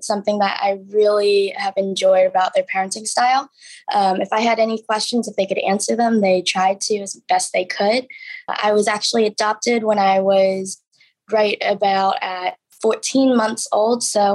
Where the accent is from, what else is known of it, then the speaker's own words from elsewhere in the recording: Charlotte, North Carolina, United States; So we lived outside of Charlotte, but I like to say Charlotte just because most people can recognize that city, especially now that it's become such a booming metropolis.